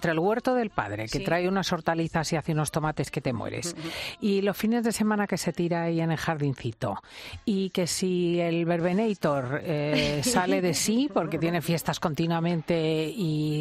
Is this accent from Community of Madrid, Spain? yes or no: yes; Madrid, Community of Madrid, Spain; born there; porque yo nací en Madrid, pero en Hoyocasero tengo pueblo